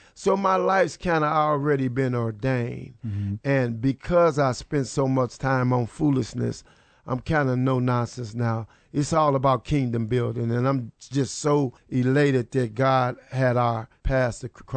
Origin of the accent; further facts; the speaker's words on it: Urbana, Illinois, United States; Yeah, so I grew up in Urbana, and my mom in 68 helped desegregate the schools.